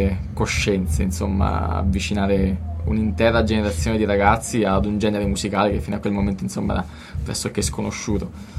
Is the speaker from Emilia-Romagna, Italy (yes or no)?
no; Foligno, Umbria, Italy; Considerate che noi siamo di Foligno e in pratica non abbiamo una vera e propria sala prove.